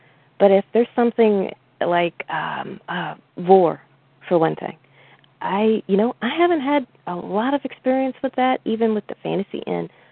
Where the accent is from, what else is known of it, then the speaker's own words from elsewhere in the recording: the South, United States; I was raised in the South, so I'm kind of used to it